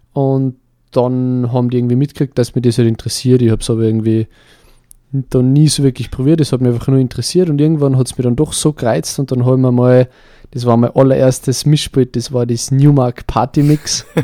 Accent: St. Johann im Pongau, Salzburg, Austria; Also ich bin bei mir in meinem Heimatort, in St. Johann in Bongau, bin ich bei der Feuerwehr

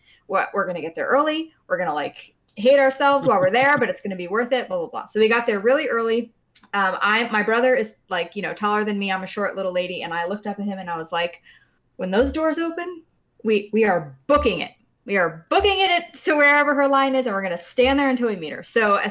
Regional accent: Tampa, Florida, United States; I'm from the Tampa Bay area.

